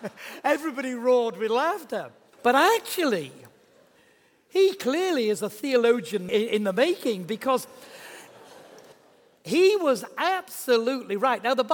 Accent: Yorkshire and the Humber, United Kingdom; But I am from Yorkshire

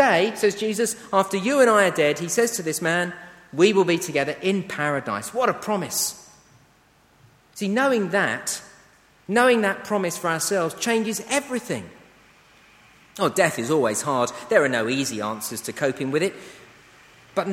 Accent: Letchworth, East of England, United Kingdom; Some of them haven't moved from my hometown in Letchworth.

